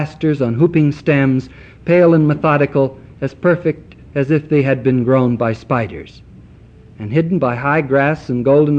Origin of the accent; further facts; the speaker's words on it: Ohio, United States; and people notice that I grew up in Ohio